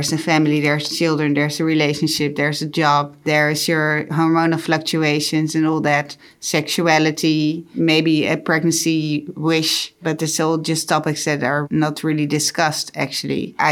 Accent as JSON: {"language": "English", "town": "Rotterdam", "region": "South Holland", "country": "Netherlands", "said": "I'm 38 years old. I'm from Rotterdam, the Netherlands."}